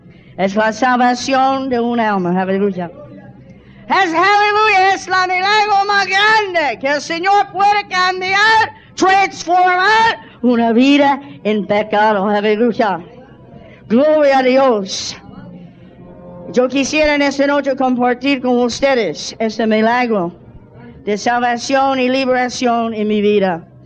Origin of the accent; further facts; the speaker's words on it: United States; Spanish is a second language; Como ustedes saben, yo soy americana. Yo no sé cómo ustedes saben eso